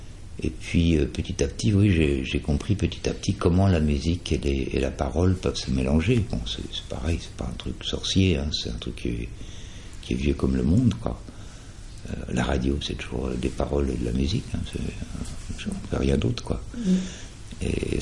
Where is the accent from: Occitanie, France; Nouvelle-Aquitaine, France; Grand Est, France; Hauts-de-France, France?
Grand Est, France; Lunéville; Je viens de l'Est, de la région de Nancy, Lunéville, avec des parents alsaciens du côté de Haguenau. Donc je suis un gars de l'Est, quoi.